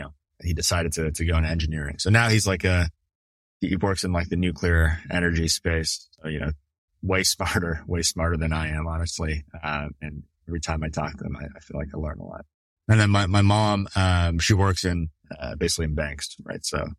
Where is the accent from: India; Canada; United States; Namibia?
Canada; Toronto, Ontario; And then we moved to the Toronto area. So I grew up there, and then, you know, moved down here for school.